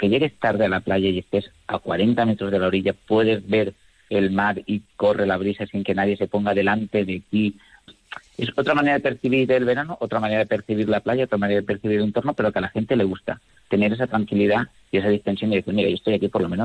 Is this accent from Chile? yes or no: no; Canet, Valencian Community, Spain; con la gente de Canet, que como todo buen mediterráneo, ¿no?, como todo buen clima mediterráneo, somos muy abiertos, como somos todos los valencianos